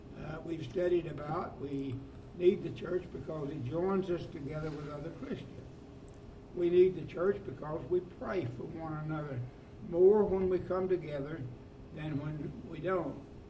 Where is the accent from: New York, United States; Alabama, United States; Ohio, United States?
Alabama, United States; Gordo; But all of that said … from Gordo, Alabama.